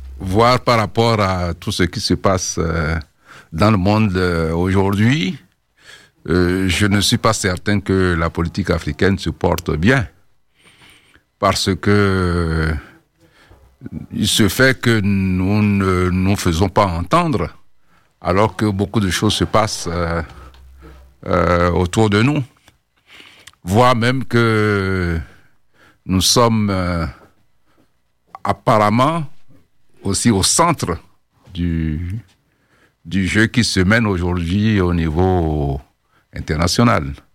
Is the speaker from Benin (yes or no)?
yes; Benin; Par exemple, en Afrique, chez moi au Bénin